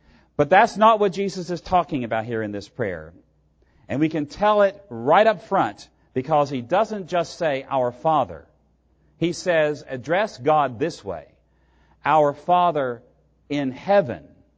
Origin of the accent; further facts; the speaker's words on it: Virginia, United States; Now, to you and me as Americans, that does not make a bit of sense. We have no monarchs. I come from Virginia. We have a great state flag.